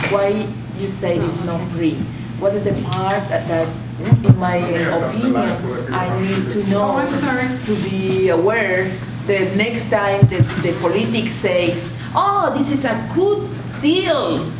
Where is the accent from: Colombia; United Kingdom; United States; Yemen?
Colombia; English is a second language; I'm from Colombia.